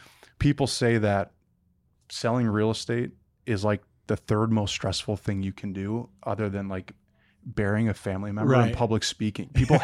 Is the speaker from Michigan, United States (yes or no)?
yes; Detroit, Michigan, United States; So, you know, growing up in Detroit, went to Michigan State, was studying supply chain